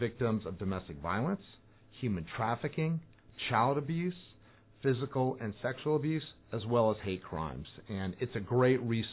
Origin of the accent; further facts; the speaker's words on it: San Fernando Valley, California, United States; now in Ventura County, United States; I grew up in the San Fernando Valley.